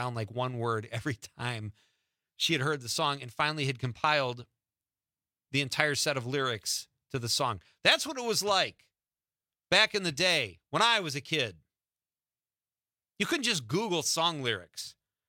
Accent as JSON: {"language": "English", "town": "Chicago", "region": "Illinois", "country": "United States", "tie": "born or raised there", "said": "when I was growing up in Chicago as a kid, I lived in the city off the Kennedy Expressway, and everybody in my neighborhood hated disco."}